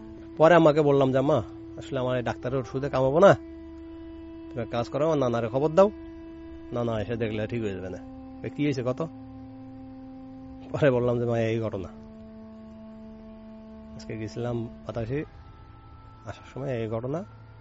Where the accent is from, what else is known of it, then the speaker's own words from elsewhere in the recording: Narail, Khulna Division, Bangladesh; আমাদের বাড়ি নড়াইল লগা থানায়